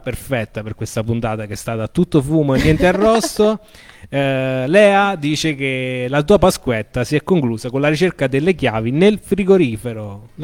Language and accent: Italian; Umbria, Italy; accent: Umbrian; Perdono per il mio accento umbro